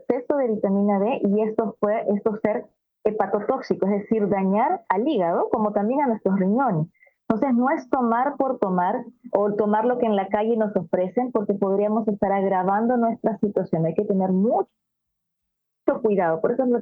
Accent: Peru; al menos en mi país, yo soy de Perú

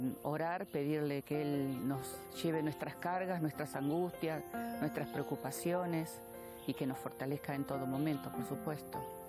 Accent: Buenos Aires, Argentina; soy de Buenos Aires, de Argentina. Hace 40 años que estoy casada, tengo dos hijos.

